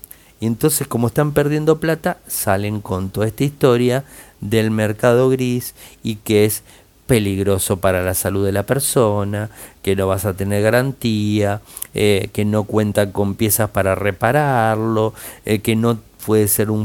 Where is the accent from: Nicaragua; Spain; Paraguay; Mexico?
Mexico; Voy a Estados Unidos, soy mexicano, paso a Texas